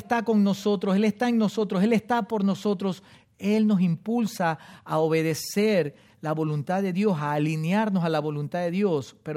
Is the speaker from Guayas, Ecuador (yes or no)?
yes; Guayaquil, Guayas, Ecuador; accent: costeño; Hablo con acento a lo mejor costeño, porque soy de Guayaquil, Ecuador